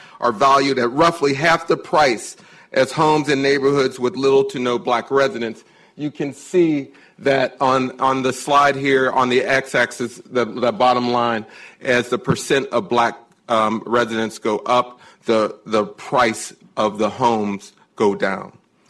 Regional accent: Wilkinsburg, Pennsylvania, United States; I've had the opportunity to go back to my hometown in Wilkinsburg, Pennsylvania. It's surrounded by the city of Pittsburgh.

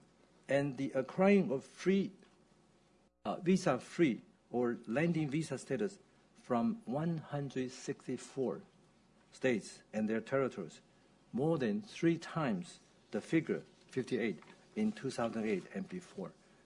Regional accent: Hong Kong; born there; Well, I'm sure you know that I was born in Hong Kong. My parents actually came to Taiwan first, and then later on they went to Hong Kong, and I was born there.

